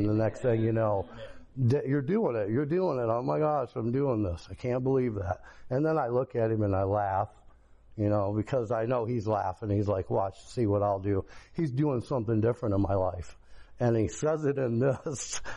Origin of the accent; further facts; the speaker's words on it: Fremont, Indiana, United States; I'm from Fremont, Indiana, and I've probably been in jail 30 times at least